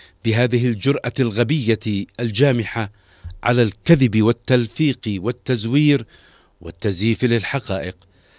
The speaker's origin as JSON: {"language": "Arabic", "country": "Yemen", "said": "أما نحن كيمنيين واجهنا وما نزال هذا التوحش العدواني الإجرامي طيلة هذه السنوات العشر"}